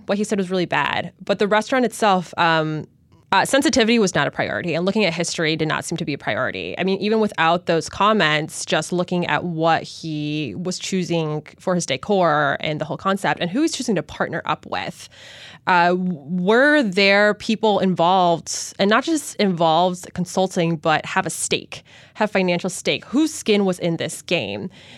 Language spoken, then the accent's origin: English; United States; I'm Chinese American. I don't love the idea of someone who doesn't have my background making money off of my food as a fact.